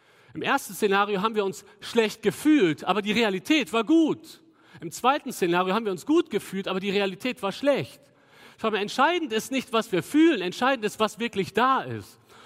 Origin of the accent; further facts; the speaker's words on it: Cologne, North Rhine-Westphalia, Germany; Da sagen wir als Kölner, ist ja nett.